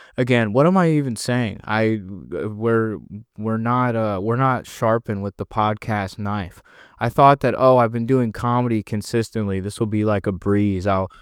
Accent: United States; And my radar, I'm American.

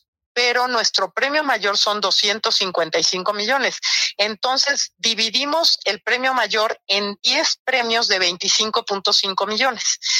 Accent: Mexico; enviar un poquito de nuestro amor como mexicanos a nuestros paisanos

